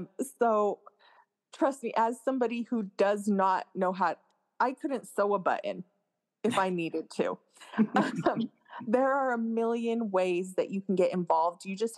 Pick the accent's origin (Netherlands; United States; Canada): United States; Utah; I grew up in Utah, which is an extremely conservative, not diverse area at all.